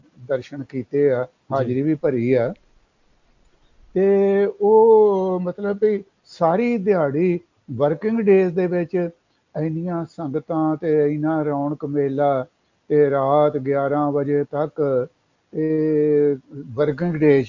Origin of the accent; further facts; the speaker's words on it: Punjab, India; ਅਤੇ ਮੇਰਾ ਪਿੰਡ ਜਿਹੜਾ ਉਹ ਰਹਿ ਗਿਆ ਜ਼ਿਲ੍ਹਾ ਅੰਮ੍ਰਿਤਸਰ ਦੇ ਵਿੱਚ